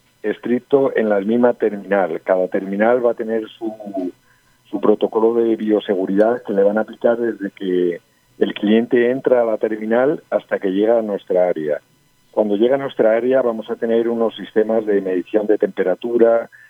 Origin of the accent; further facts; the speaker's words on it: Colombia; somos todos empresarios colombianos.